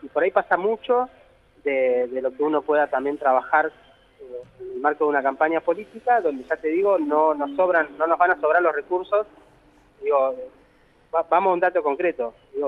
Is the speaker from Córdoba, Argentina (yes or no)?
no; Viedma, Río Negro, Argentina; yo soy de Viedma, en el caso de Viedma estamos evaluando